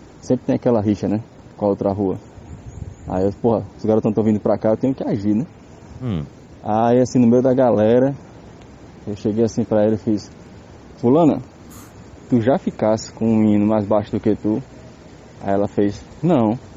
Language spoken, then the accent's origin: Portuguese; Maceió, Alagoas, Brazil; sou de Maceió.